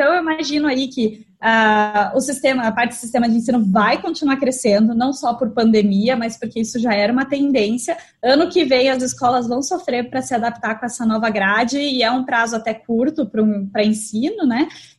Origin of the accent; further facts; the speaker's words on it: Curitiba, Paraná, Brazil; que eu conheço mais que eu sou de Curitiba